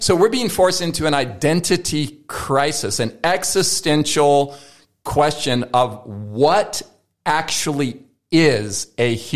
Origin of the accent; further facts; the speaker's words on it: United States; now in Australia; I don't know what's going on here in Australia because I'm an American citizen